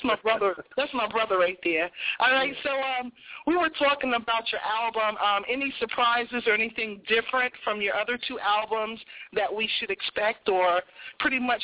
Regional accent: Boston, Massachusetts, United States; I'm like, no, I'm from Boston.

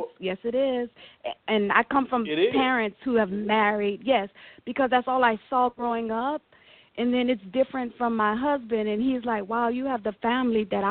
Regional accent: Porto, Porto District, Portugal; first language Portuguese; English is a second language; No, my father's Portuguese, Native American, Irish, and Creole. I was born and raised in Portugal, Porto, Portugal. And my native tongue is Portuguese, yes.

